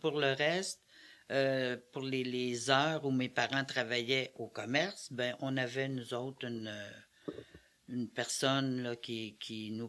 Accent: Sherrington, Quebec, Canada; also born or lived in Saint-Jean-sur-Richelieu; Je suis née en 1952 à Saint-Jean-sur-Richelieu. Et mes parents, quand j'avais 2 ans, sont déménagés à Sherrington, là où les familles de mes parents habitaient.

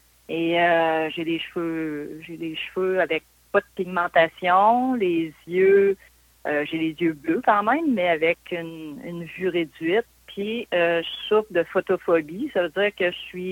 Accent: Beauport, Quebec, Canada; Moi, je suis née à Québec. J'ai passé mon enfance à Beauport et j'ai 52 ans, donc je suis née en 68.

